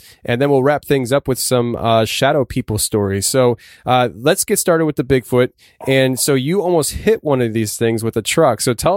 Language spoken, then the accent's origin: English; Shamokin, Pennsylvania, United States; I mean, I live in Pennsylvania, obviously, but I'm from Shamokin.